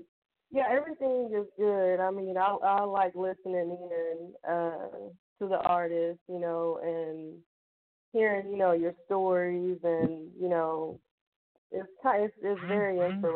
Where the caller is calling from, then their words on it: Tulsa, Oklahoma, United States; I'm calling from Tulsa, Oklahoma.